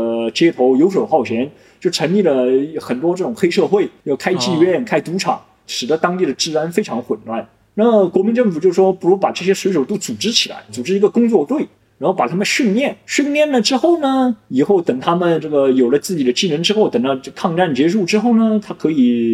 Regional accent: China; 从我们中国人的角度

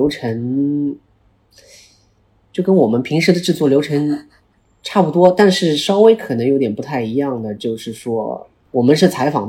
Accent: Shanghai, China; 我是一个来自上海的博主，

